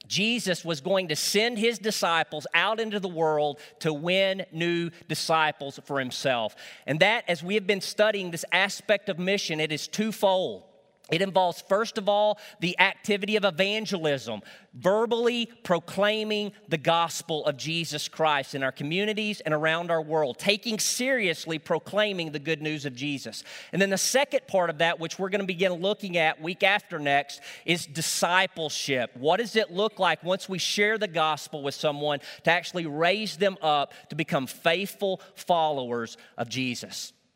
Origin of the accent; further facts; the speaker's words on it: Arkansas, United States; You see, where I grew up in Northeast Arkansas, my dad didn't know anything about political correctness.